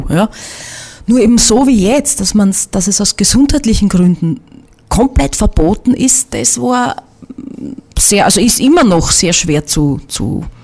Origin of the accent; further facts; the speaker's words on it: Burgenland, Austria; für mich als Burgenländerin